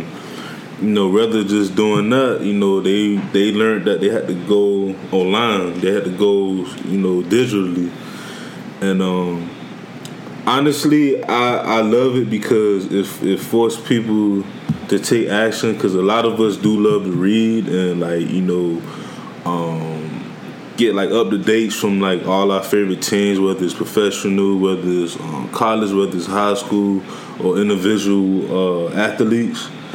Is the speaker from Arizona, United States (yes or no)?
no; Miami, Florida, United States; I grew up in Miami, of course, born and raised